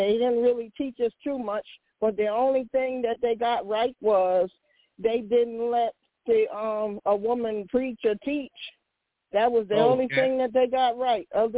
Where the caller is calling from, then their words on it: North Carolina, United States; from, I'm in North Carolina.